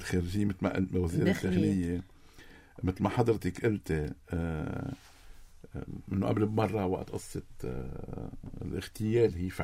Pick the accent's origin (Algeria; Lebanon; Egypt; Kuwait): Lebanon; كلبنانيين